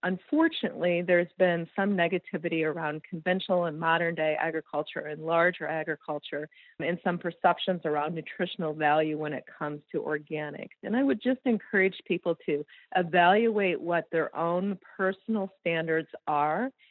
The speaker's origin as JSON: {"language": "English", "region": "Michigan", "country": "United States", "said": "I'm originally from Michigan. The soil is very different in southern Michigan."}